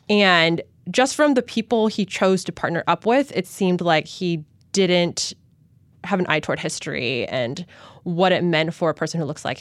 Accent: United States; I'm Chinese American. I don't love the idea of someone who doesn't have my background making money off of my food as a fact.

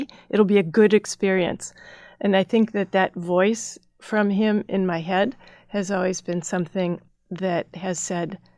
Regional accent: Midwest, United States; So I grew up in the Midwest, Minnesota, Chicago, Northern Ohio, and they were great places to grow up.

